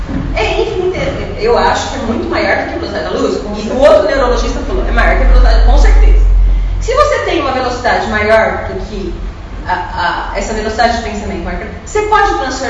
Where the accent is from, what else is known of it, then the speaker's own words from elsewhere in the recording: Mogi das Cruzes, São Paulo, Brazil; eu sou de Mogi